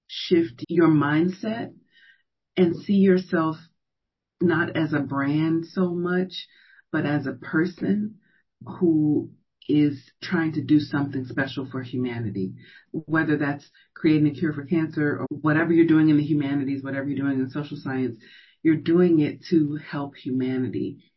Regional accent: Chicago, Illinois, United States; also born or lived in Columbus, Ohio; now in Houston, United States; I moved here from Columbus, Ohio. I'm from Chicago.

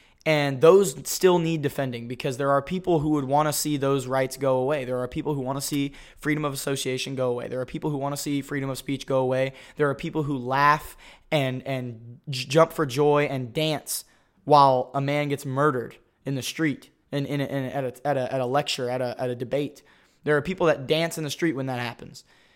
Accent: United States; I'm proud to say I'm an American, and I still say I'm proud to be an American

